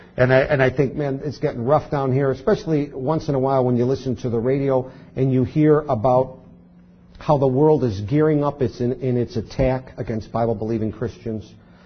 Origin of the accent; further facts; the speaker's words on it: Buffalo, New York, United States; You know, that's just the way I grew up. I grew up in Buffalo, a city folk.